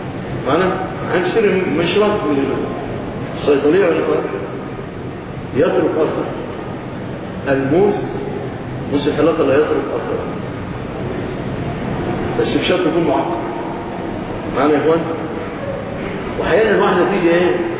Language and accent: Arabic; Egypt; also born or lived in Yemen